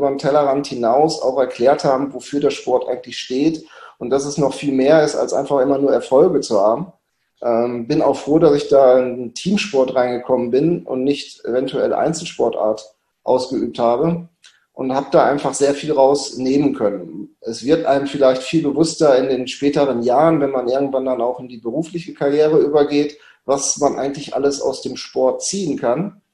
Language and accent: German; Duisburg, North Rhine-Westphalia, Germany; born there; Ich bin geboren ja in Duisburg.